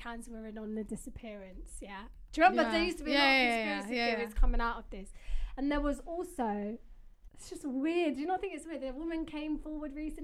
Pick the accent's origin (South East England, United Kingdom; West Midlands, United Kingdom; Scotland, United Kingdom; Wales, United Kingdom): Wales, United Kingdom; I'm 23 from Wales.